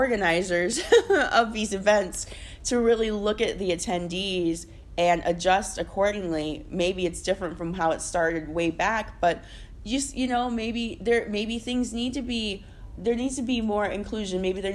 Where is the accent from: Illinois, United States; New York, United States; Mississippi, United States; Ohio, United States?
Ohio, United States; I grew up in Ohio. I was not expecting